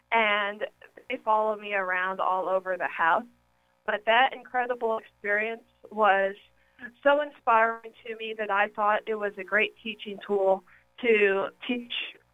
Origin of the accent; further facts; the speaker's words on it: Plano, Texas, United States; I was raised in Plano, Texas, and have been an animal lover all my life.